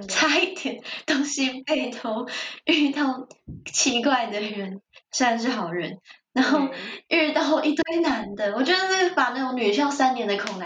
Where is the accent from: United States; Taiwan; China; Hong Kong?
Taiwan; 我们是台湾人来的